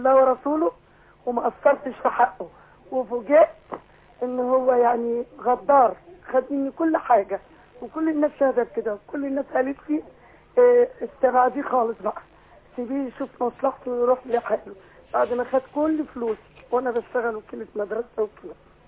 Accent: Faiyum, Faiyum Governorate, Egypt; أنا من الفيوم

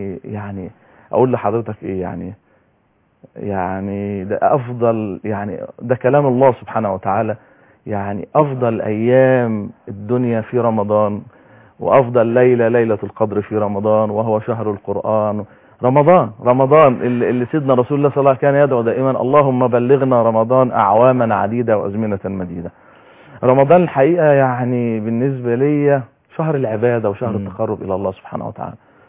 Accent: Egypt; أنا عشان مصري

